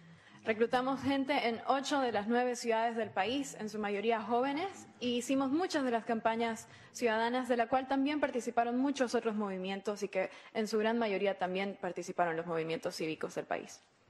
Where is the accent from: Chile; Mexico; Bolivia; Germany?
Bolivia; Sucre, Chuquisaca; Yo tenía 14 años nada más cuando el régimen de este individuo mató a 3 personas en mi ciudad natal, Sucre.